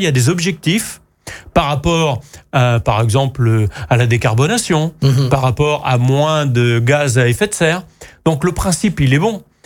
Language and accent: French; Brittany, France; bah moi, je suis de nationalité bretonne, parce que je suis breton.